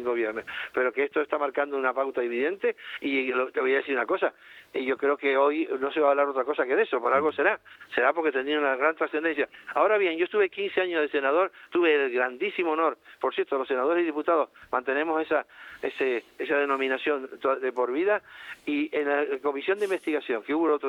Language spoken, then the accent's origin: Spanish; Spain; Y eso lo tengo muy grabado como ciudadano español, no nacionalista, en el sentido de incluido español